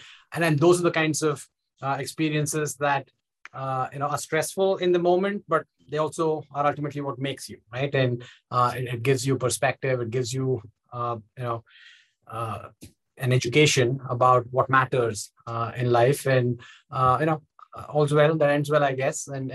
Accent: India; moved away as an adult; now in United States; So, I'm obviously now here in the US and I grew up in India. I came here about 10, 11 years ago in my late 20s.

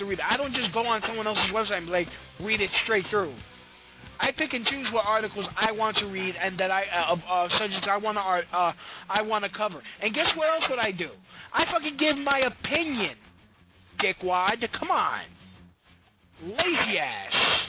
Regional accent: Brooklyn, New York, United States; You know what, dude? I'm from Brooklyn. I've gotten my ass kicked before.

